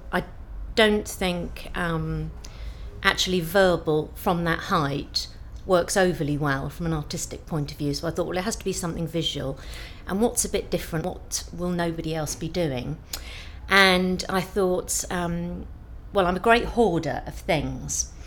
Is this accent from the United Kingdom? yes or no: yes; Hertford Heath, East of England, United Kingdom; My age is 45 and I'm from Hertfordshire, Hertford Heath.